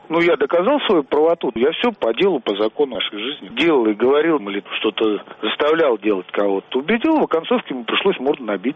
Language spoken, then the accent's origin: Russian; Ural, Russia; Ну я с Урала, эти астраханские, там все местные.